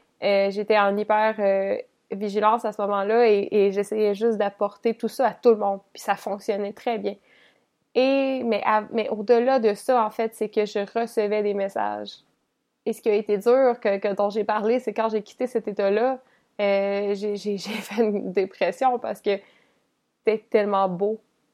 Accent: Côte-Saumont, Quebec, Canada; j'allais marcher jusqu'à la Côte-Saumont, qui est mon village natal, où mes parents habitent.

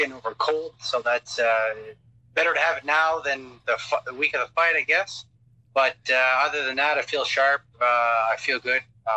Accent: Pointe-aux-Chênes, New Brunswick, Canada; now in Prince Edward Island, Canada; I'm from New Brunswick, a little place called Pointe-aux-Chênes, but currently I live in Prince Edward Island.

